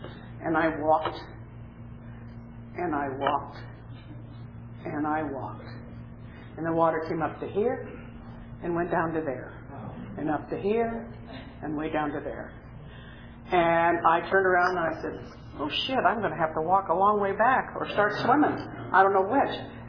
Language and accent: English; Fresno, California, United States; I was born in Fresno, raised in Fresno, got drunk in Fresno, got sober in Fresno, still live in Fresno. Traveled the world, but I'm still there.